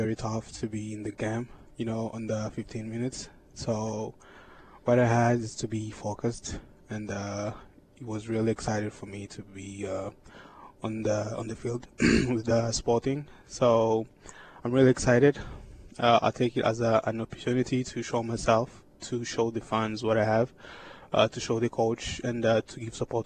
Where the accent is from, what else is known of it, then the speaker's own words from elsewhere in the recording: Rwanda; So I was born in Rwanda, 1996, and.